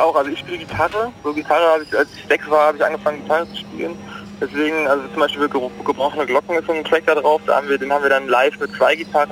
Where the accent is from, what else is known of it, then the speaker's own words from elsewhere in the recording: Siegen, North Rhine-Westphalia, Germany; also ich habe meine Kindheit so in Siegen verbracht